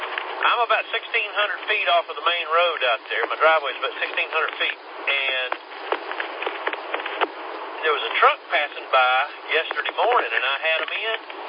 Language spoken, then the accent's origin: English; Kentucky, United States; I'm originally from Kentucky, up in coal country